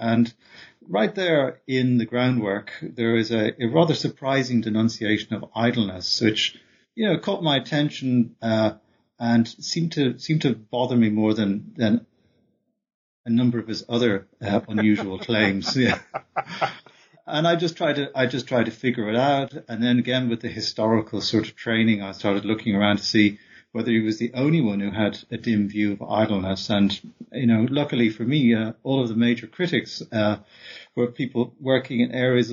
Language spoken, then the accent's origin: English; Dublin, County Dublin, Ireland; I work in Dublin. I'm also from Dublin, where I grew up. Did my undergraduate education at University College Dublin.